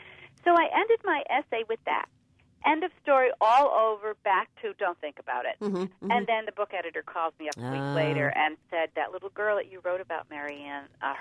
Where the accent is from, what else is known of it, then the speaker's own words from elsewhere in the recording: Hartford, Connecticut, United States; write about Hartford and how it affected me as a writer growing up in Hartford.